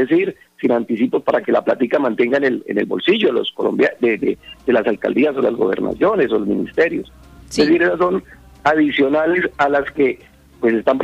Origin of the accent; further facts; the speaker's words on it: Colombia; como buen colombiano